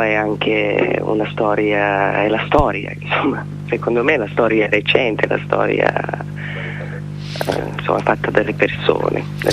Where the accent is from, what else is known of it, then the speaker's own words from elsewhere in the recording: Serbia; Italian is a second language; moved away as an adult; now in Italy; E quando sono arrivata in Italia nel 99, io sono arrivata un mese prima dei bombardamenti, perciò essere serbi era